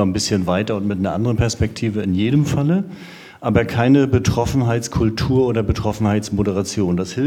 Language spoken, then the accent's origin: German; Northern Germany, Germany; Also als Norddeutscher mache ich es auch kurz.